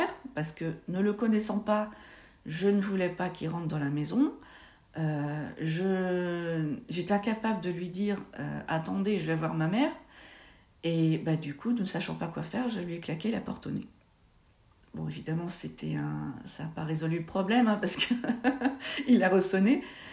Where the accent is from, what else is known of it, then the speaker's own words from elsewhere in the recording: Angers, Pays de la Loire, France; now in Nantes, France; J'ai 53 ans, j'habite à Nantes depuis une vingtaine d'années et je suis originaire d'Angers.